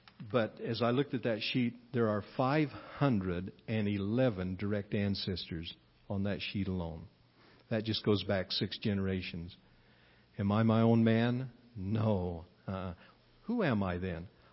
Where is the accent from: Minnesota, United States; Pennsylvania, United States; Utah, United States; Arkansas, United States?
Utah, United States; Delta; born there; I was born on Halloween, and I was born in Delta, Utah, in the year 1934.